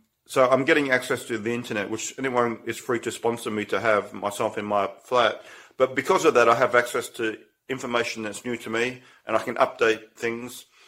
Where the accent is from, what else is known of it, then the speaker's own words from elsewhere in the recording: Australia; now in Estonia; And I'm Australian, and I live here with an EU passport